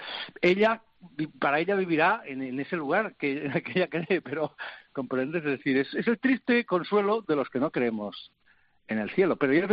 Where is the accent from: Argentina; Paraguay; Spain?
Spain; Ibahernando, Extremadura; also born or lived in Girona; nos íbamos desde Gerona a mi pueblo, a Extremadura, a Iba Hernando, al lado de Trujillo, donde vivía, donde nací, donde es toda mi familia